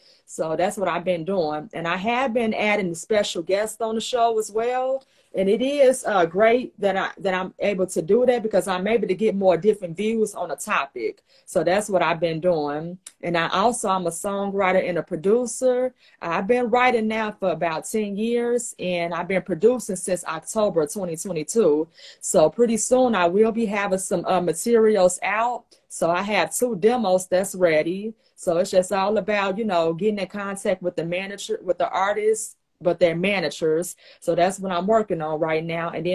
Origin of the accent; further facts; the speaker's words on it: Chicago, Illinois, United States; I'm from Chicago.